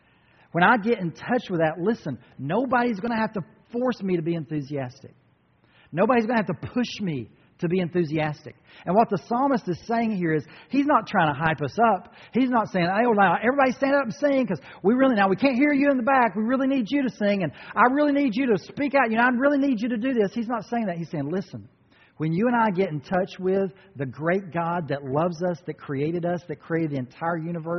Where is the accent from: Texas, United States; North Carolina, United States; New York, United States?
North Carolina, United States; Who made Mount Mitchell, which is near my hometown, the highest peak east of the Mississippi?